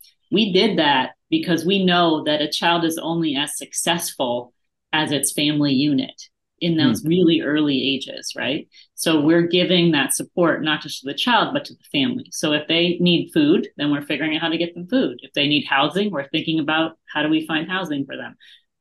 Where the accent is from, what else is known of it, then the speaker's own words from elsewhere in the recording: New Haven, Connecticut, United States; And then the Quakers, where I'm from New Haven, Connecticut.